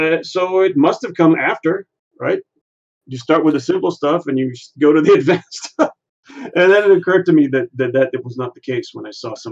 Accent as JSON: {"language": "English", "country": "Israel", "tie": "born or raised there", "said": "This was actually in Hebrew because I grew up in Israel."}